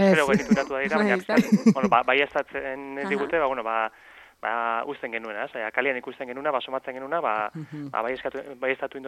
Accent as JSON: {"language": "Basque", "town": "Lekeitio", "region": "Basque Country", "country": "Spain", "said": "euskaldunak Lekeitioko 7.500 biztanleok gehien bat euskaldunak gara eta euskaraz bizi izan gara oraintxe arte beintzat nagusiki"}